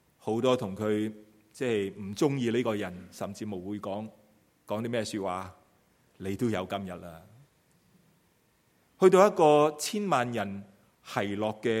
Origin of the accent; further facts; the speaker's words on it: Hong Kong; moved away; 我们从香港移民过来的人，我们都知道香港曾经是英国的殖民地。